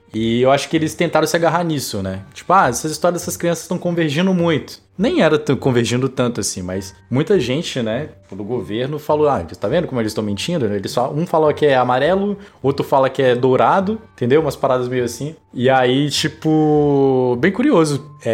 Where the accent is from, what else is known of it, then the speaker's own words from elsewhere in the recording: Amazonas, Brazil; eu sou do Amazonas, né?